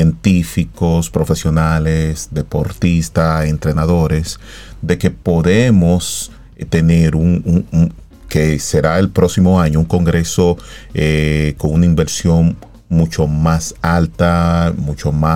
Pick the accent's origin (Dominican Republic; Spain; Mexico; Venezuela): Dominican Republic; De los tres psicólogos deportivos que somos dominicanos